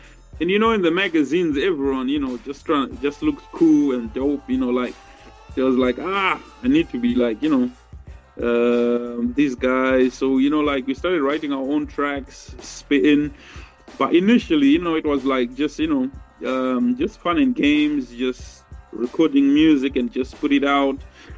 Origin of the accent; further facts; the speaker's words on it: Zimbabwe; because I grew up in Zimbabwe growing up, you know, so even way back